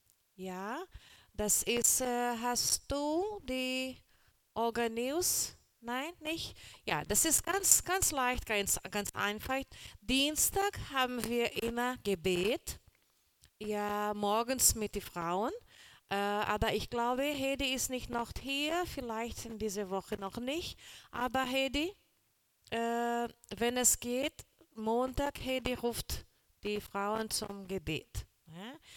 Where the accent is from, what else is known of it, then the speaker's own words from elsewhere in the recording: Brazil; German is a second language; now in Germany; ich bin die neue Pastorin hier in der Gemeinde. Ich bin Brasilianer, mein Deutsch ist nicht so ganz gut